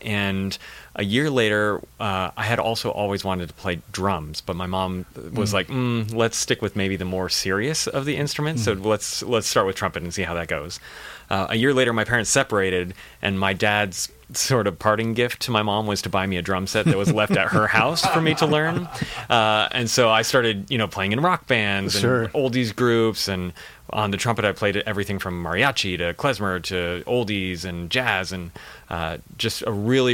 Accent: San Diego, California, United States; Well, I grew up primarily in San Diego, so that was, I was SoCal raised

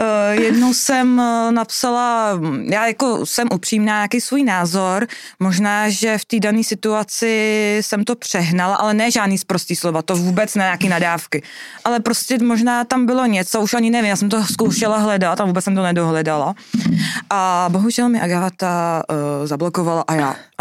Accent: Plzeň, Plzeň Region, Czechia; No, já jsem z Plzně, narodila jsem se v Plzni, žiju v Plzni a pracuju jako obchodní referentka v DAS Právní ochrana.

